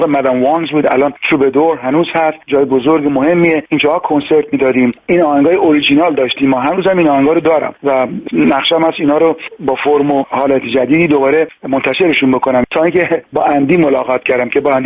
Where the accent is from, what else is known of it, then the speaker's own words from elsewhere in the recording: Tehran, Tehran Province, Iran; moved away as an adult; now in Boston, United States; در تهران به دنیا اومدم و همونجا هم بزرگ شدم.